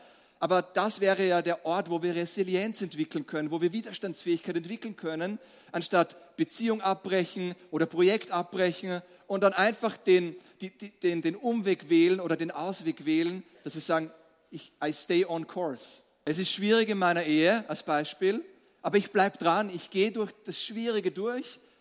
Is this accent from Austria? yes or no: yes; Austria; sind wir nicht überdurchschnittlich die Vielarbeiter, auch nicht als Österreicher